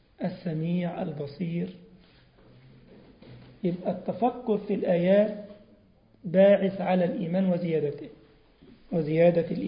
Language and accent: Arabic; Egypt; طبعا الجاموس عندنا في مصر يعني العجول